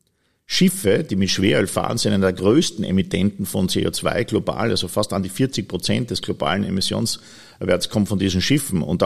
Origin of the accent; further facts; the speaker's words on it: Austria; born there; Ja, es ist wirklich für mich als geborener Österreicher natürlich schwer nachzuvollziehen